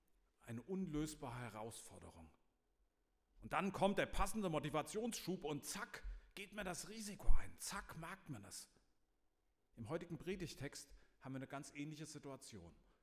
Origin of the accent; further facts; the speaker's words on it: Eding, Germany; in Eding, wo ich herkomme